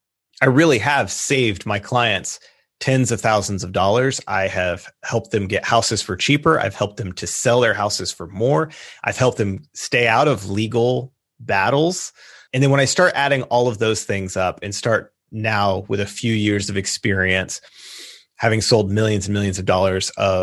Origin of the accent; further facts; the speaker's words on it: the South, United States; growing up in the South, and I wasn't raised in like all that conservative of a home, but being in the South in kind of somewhat Christian circles